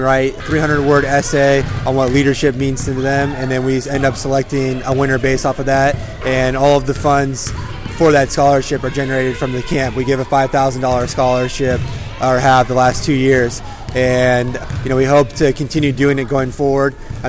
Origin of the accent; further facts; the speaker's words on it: Chelan, Washington, United States; So Evan Reiser, who I grew up with here in Chelan and played with, Brett Linehan.